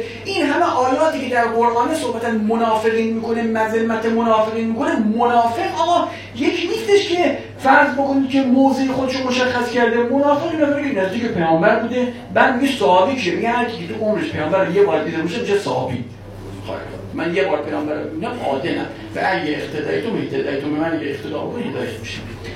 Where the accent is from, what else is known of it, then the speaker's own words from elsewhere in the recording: Iran; گفتم من ایرانی هستم، طلبه هستم.